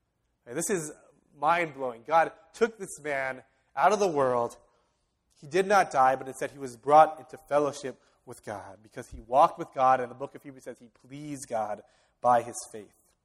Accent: California, United States; also born or lived in Torrance; I was born in California. I grew up in California. I went to college at UCLA. I moved to Torrance, and I got involved in this church.

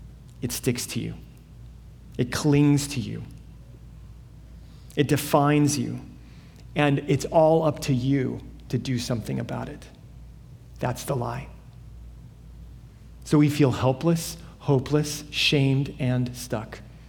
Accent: Alabama, United States; I grew up in Alabama, as I've said, and my parents still live there, and my parents continue to graciously store some of my stuff in their garage.

